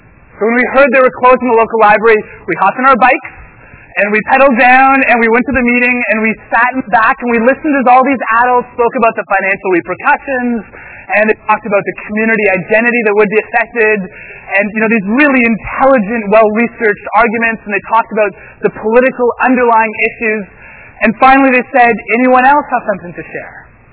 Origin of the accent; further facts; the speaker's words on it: Thornhill, Ontario, Canada; born or raised there